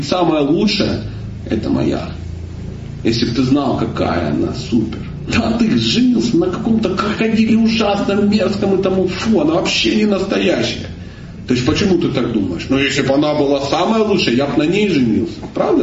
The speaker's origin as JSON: {"language": "Russian", "region": "Kalmykia", "country": "Russia", "tie": "born there", "said": "Я родился в Калмыкии, у меня дедушка буддист, бабушка буддист, кот буддист, все буддисты. И я буддист."}